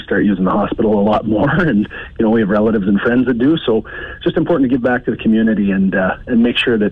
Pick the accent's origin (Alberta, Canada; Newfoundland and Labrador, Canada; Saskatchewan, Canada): Saskatchewan, Canada; Yorkton; Well, I'm from Yorkton